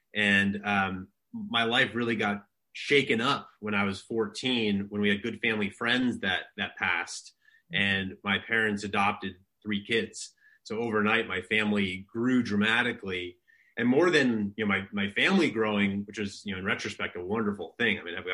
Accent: New York, United States; born there; So I was born in New York in the early 1980s. And my dad is a Turkish immigrant. My mom comes from South Dakota farming stock. I grew up in a big family, 6 brothers and sisters.

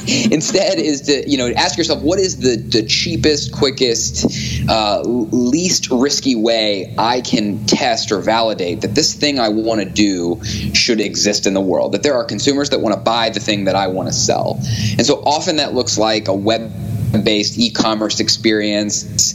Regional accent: Dayton, Ohio, United States; Well, I'm originally from Dayton, Ohio

